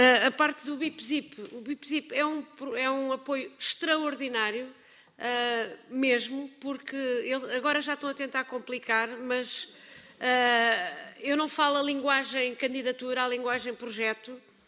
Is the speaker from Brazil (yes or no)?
no; Lisbon, Portugal; Falo alto, que eu sou da Mouraria.